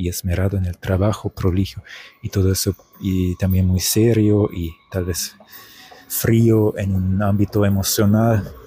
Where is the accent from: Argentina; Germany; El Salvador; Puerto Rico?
Germany; Es el meollo de lo que soy, mi identidad nacional, siendo alemán.